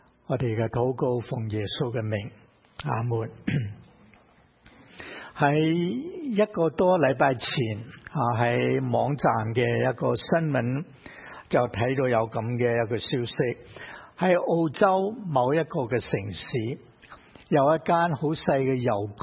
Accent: Hong Kong; now in United States; 我相信我们由香港来的大概都很熟悉这个的现象。

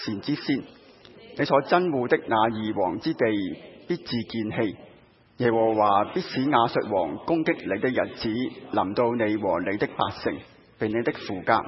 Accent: Hong Kong; 我以前小的时候在香港读书的时候，在中学的时候、中三升中四呢就要揀科的

